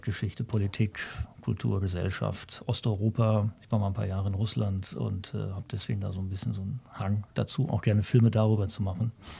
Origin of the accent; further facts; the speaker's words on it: North Rhine-Westphalia, Germany; born there; now in Leipzig, Germany; komme gebürtig aus dem Sauerland. Das liegt in Nordrhein-Westfalen, lebe aber jetzt schon länger, habe ich zu Nancy vor kurzem auch noch gesagt, lebe jetzt schon länger in Leipzig, als ich vorher im Sauerland gelebt habe. Also bin kurz nach der Wende eigentlich nach Leipzig gekommen.